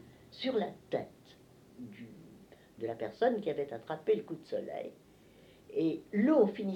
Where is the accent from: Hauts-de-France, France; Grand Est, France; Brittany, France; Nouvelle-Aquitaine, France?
Nouvelle-Aquitaine, France; je n'ai jamais retrouvé l'équivalent, ni chez moi, en Béarn